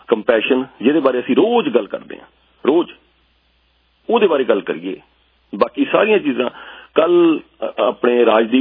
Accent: Punjab, India; ਮੈਂ ਪੰਜਾਬ ਤੋਂ ਹਾਂ, ਮੈਂ ਇੰਡੀਆ ਤੋਂ ਹਾਂ, ਮੈਂ ਰਾਜਪੂਤ ਹਾਂ।

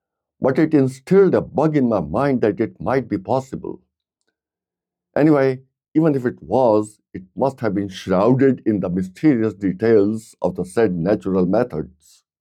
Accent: Mussoorie, Uttarakhand, India; English is a second language; I was born and brought up in Missouri, a hill station in the Himalayas situated in the state named Uttarakhand in India.

